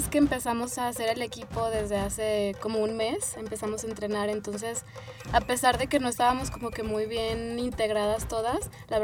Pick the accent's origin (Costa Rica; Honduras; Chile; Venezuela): Venezuela; born there; Es que yo nací en Venezuela.